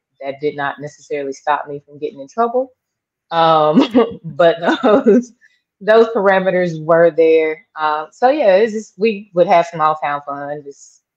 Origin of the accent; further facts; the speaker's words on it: Chattanooga, Tennessee, United States; So Chattanooga, for people who don't know, it's a small town in Tennessee. It's not like backwoods, but it's like, I guess, a medium city, small, medium city.